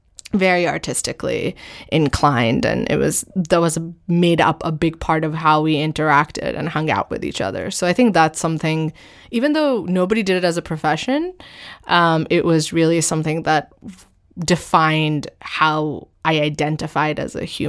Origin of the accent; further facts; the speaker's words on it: New Delhi, Delhi, India; I was born and I grew up in New Delhi. And I mean, I lived in a nuclear family. My parents were living in New Delhi